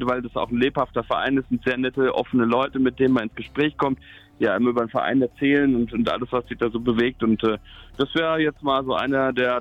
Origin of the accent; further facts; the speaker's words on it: Lower Saxony, Germany; born there; Das war Hannover 96, weil ich hier gebürtig aus der Ecke komme